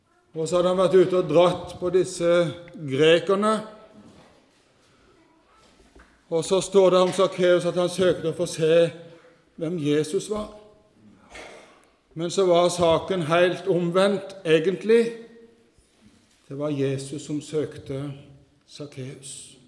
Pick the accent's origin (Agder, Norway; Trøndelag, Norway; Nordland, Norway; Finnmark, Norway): Agder, Norway; Flekkerøya; Jeg husker en predikant hjemme på Flekkerøya en gang